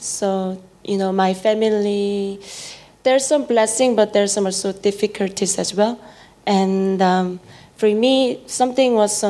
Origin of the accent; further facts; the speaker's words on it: South Korea; Yeah, I'm from South Korea, yeah.